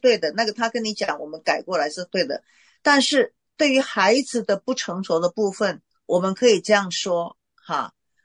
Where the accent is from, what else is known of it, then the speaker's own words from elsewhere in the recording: China; 像我们中国人说，哎呀，你有耳朵没有嘴巴，不要讲话